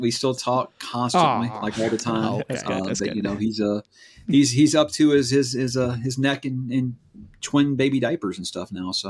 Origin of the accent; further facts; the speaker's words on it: Atlanta, Georgia, United States; I grew up in Atlanta, so I hate New Orleans.